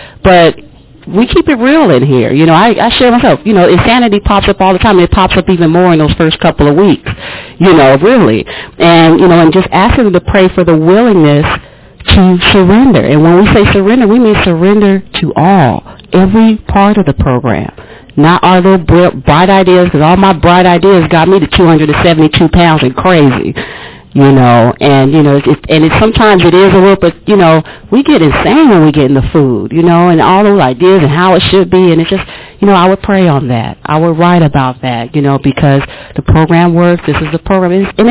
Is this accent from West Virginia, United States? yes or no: no; Louisiana, United States; I'm from Louisiana, so you know how we eat.